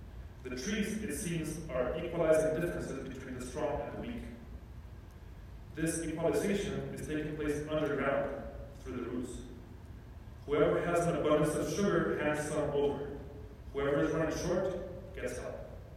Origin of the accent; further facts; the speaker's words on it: Bogota, Bogotá, Colombia; now in California, United States; I'm a city kid. I grew up in Bogota. It's a city of 10 million people.